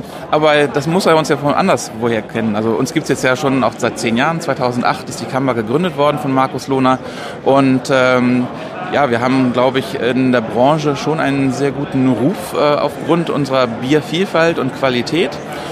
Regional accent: Northern Germany, Germany; ich als Norddeutscher

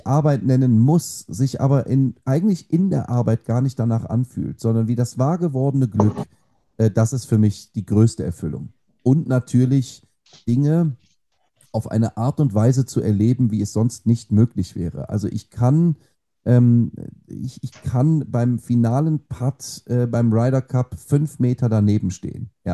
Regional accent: Rhineland, Germany; now in Bavaria, Germany; ich bin ja Rheinländer, also nenne ich meinen Sohn selbstverständlich Männlein.

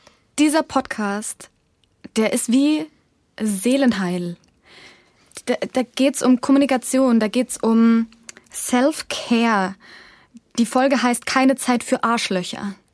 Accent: Bruckmühl, Bavaria, Germany; Nein, ich bin hier in Bruckmühl aufgewachsen, hier geboren.

